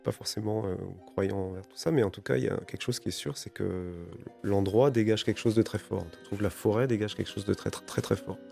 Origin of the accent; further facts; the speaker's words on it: Saint-Brieuc, Brittany, France; born there; Je suis né à Saint-Brieuc.